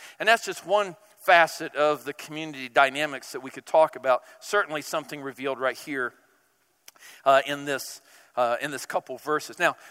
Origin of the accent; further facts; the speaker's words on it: Southern United States, United States; accent: Southern; Yeah, I'm from the South originally.